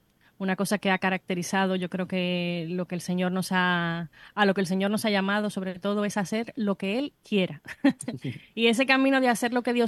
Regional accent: Dominican Republic; soy dominicana

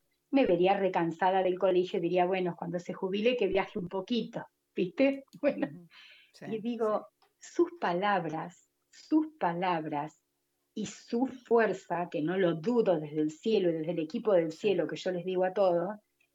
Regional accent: Argentina; el mensaje está caminando en diferentes países, en mi país, cuando yo no soy una persona que he viajado, que he salido, ¿me entendés?

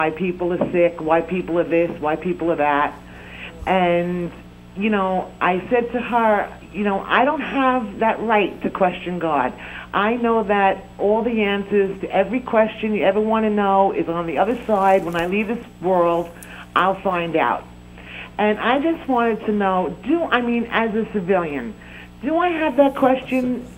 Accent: Staten Island, New York, United States; I'm from Staten Island, New York.

